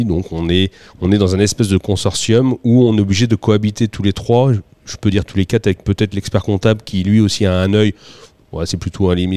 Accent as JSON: {"language": "French", "town": "Maillé", "region": "Centre-Val de Loire", "country": "France", "tie": "born there", "said": "Alors, moi, je suis né à Maillé."}